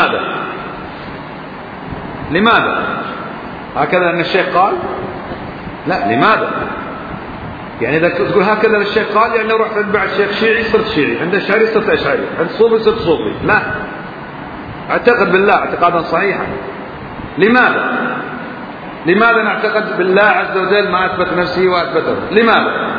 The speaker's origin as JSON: {"language": "Arabic", "country": "Kuwait", "said": "القرآن اللي عندنا في الكويت ما في"}